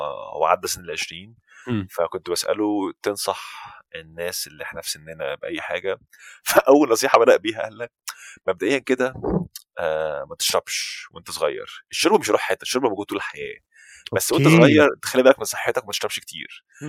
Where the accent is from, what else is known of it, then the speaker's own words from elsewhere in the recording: Benha, Qalyubia, Egypt; هو انا من بنها اصلا